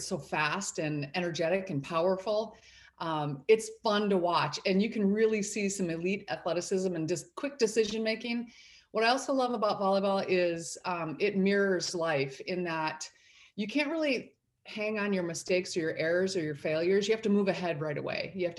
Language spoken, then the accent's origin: English; Michigan, United States; also born or lived in Boston; now in San Diego, United States; Yeah, I'm actually from the Midwestern state of Michigan, which I love. All my family is back there.